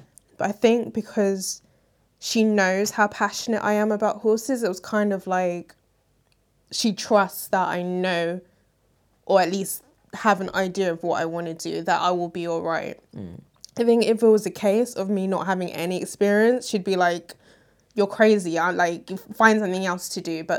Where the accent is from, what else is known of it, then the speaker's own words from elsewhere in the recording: Nigeria; because I know that I'm Nigerian